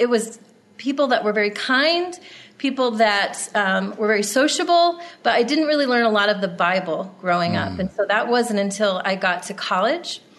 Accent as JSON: {"language": "English", "region": "New Jersey", "country": "United States", "tie": "born or raised there", "said": "Well, I grew up in New Jersey on the New Jersey shore."}